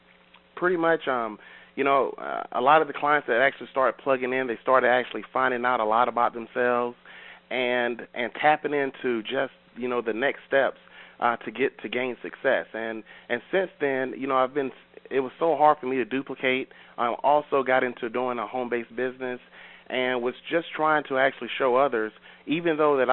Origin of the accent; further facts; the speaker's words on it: Raleigh, North Carolina, United States; I'm from Raleigh, North Carolina.